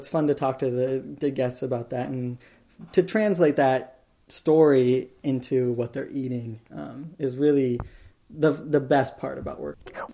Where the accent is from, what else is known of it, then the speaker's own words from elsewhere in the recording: Iowa, United States; It's something that I kind of took for granted growing up in Iowa and growing up on a farm in Iowa.